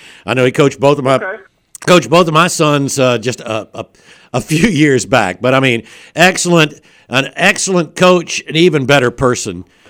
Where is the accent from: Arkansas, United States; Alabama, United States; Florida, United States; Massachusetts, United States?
Alabama, United States; Flemington; Look, I'm from Flemington, Alabama.